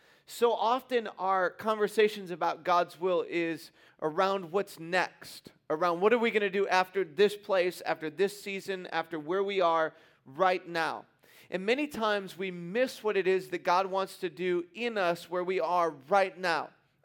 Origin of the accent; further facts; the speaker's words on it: East Coast, United States; I grew up on the East Coast, and we would go to Disney World multiple times every couple of years.